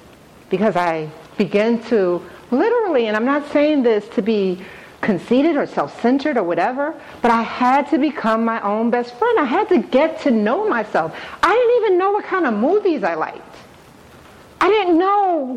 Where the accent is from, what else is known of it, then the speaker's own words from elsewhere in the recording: Newark, New Jersey, United States; and I'm from New Jersey. I grew up in Newark, New Jersey, and in and around Newark, New Jersey.